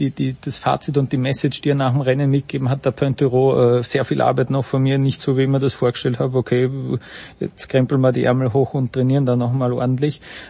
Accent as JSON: {"language": "German", "region": "Vienna", "country": "Austria", "said": "Deswegen lehne ich mich jetzt als Wiener vor allem gar nicht aus dem Fenster"}